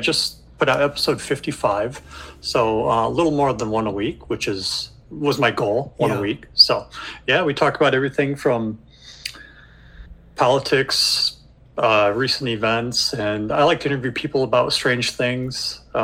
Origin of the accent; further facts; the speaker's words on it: Hillsdale, Michigan, United States; I grew up an hour from here, just the next county west. So I grew up in Hillsdale, Michigan, acclaimed and known for Hillsdale College, amongst a couple other things.